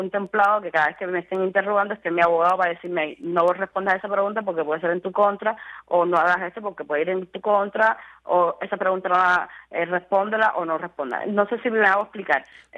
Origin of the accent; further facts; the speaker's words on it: Cuba; nosotros, que estamos aquí adentro, somos cubanos